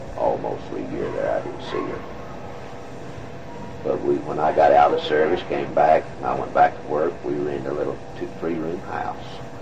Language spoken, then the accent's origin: English; the South, United States; born there; I guess it's because I was born in the Southern.